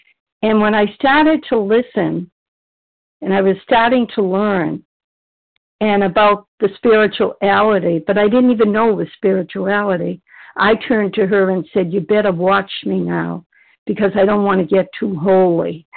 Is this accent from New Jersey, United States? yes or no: no; Massachusetts, United States; a compulsive overeater, and I'm from Massachusetts.